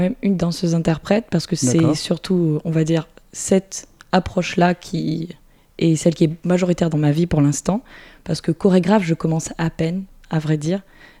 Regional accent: Auvergne-Rhône-Alpes, France; je viens d'Ardèche, j'ai 26 ans

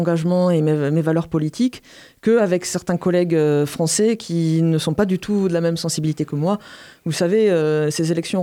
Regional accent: Montpellier, Occitanie, France; Vous savez, je suis montpelliéraine, je représente le Sud-Ouest

